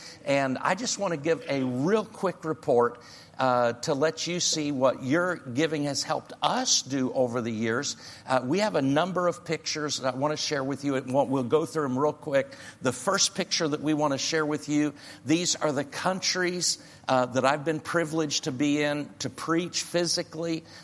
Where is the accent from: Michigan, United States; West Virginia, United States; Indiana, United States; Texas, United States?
Indiana, United States; We're from, no, not Boston. We're from Indiana.